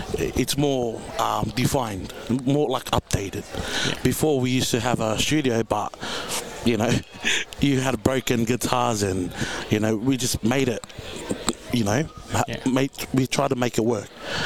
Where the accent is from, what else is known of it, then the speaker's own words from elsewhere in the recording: Tonga; I'm from Tonga.